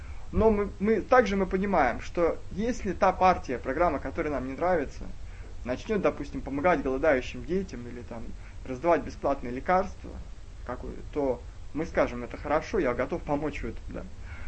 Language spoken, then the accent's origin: Russian; Smolensk, Smolensk Oblast, Russia; Я сам из Смоленска